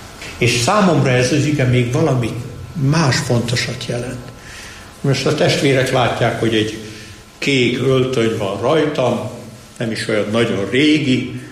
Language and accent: Hungarian; Budapest, Hungary; Pesterzsébeti templom körül nőttünk föl, ott volt az édesapám lelkész először